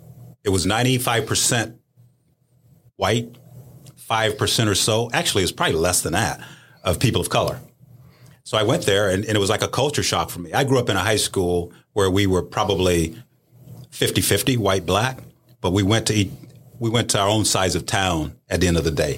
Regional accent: the South, United States; One of the things I experienced as a kid growing up in the South was seeing no blacks allowed signs.

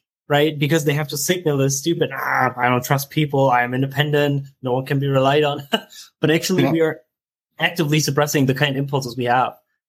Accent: Germany; now in Netherlands; I am originally from Germany. I went to college in Germany.

